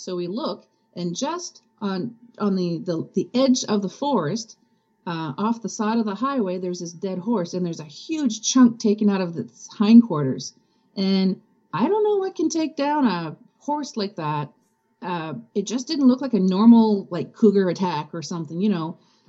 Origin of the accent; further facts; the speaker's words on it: the Maritimes, Canada; Because, you know, in Canada, there's a lot of wooded areas. You know, growing up in the Maritimes, that's when I first heard about the Loup Garou.